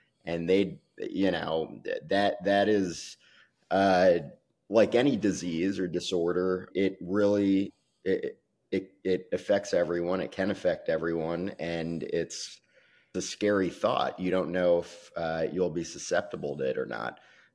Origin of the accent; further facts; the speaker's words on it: New York City, New York, United States; So I grew up in New York City.